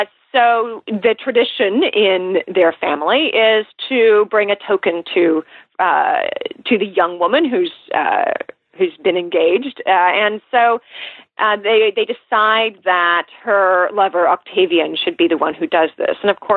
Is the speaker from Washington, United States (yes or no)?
yes; Seattle, Washington, United States; I grew up near Seattle, so we went down to Southern Oregon.